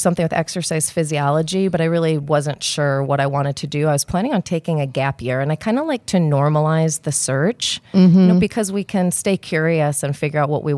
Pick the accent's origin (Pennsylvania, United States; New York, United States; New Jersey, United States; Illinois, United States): Illinois, United States; Chicago; born there; also born or lived in Virginia / Florida / Kansas; So I didn't mention I was born in Chicago. So it was like Chicago, and then end up, you know, undergrad in Virginia, grad school in Florida, and then